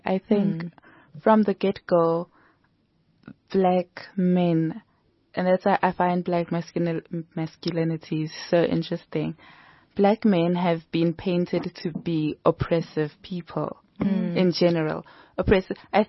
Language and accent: English; DR Congo; Because I was in my home country, the DRC, just 2 years ago.